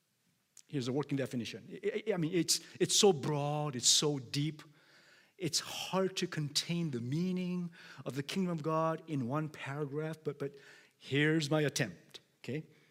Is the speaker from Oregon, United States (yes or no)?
no; Michigan, United States; now in Canada; So I'm from Michigan. One of the hardest things that I experienced when I came to Canada was the allegiance to the Queen.